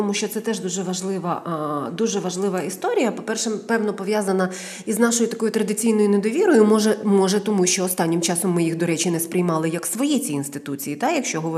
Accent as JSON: {"language": "Ukrainian", "country": "Japan", "second_language": "Ukrainian", "said": "я як японка"}